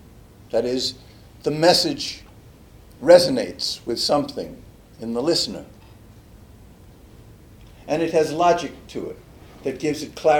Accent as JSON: {"language": "English", "town": "Newton", "region": "Massachusetts", "country": "United States", "tie": "born or raised there", "said": "I grew up in Newton, down the way."}